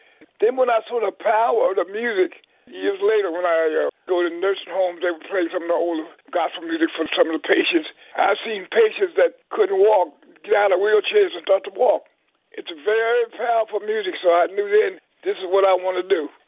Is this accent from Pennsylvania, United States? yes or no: yes; Philadelphia, Pennsylvania, United States; And that's where I'm from, Philadelphia. Everyone thought I was from the South, but I didn't live in the South.